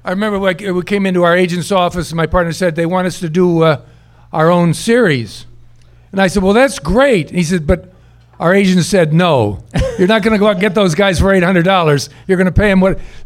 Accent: Shaker Heights, Ohio, United States; Shaker Heights, Ohio, which was a suburb of Cleveland, born and raised.

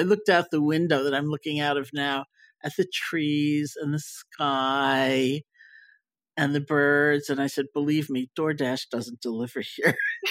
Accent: New York, United States; because I'm such a New Yorker, you know, in so many ways

